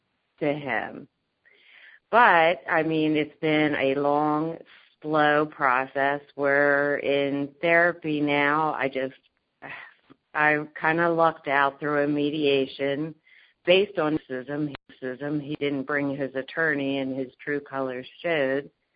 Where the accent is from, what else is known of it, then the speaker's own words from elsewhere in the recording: Wilmington, Delaware, United States; I'm from Wilmington, Delaware.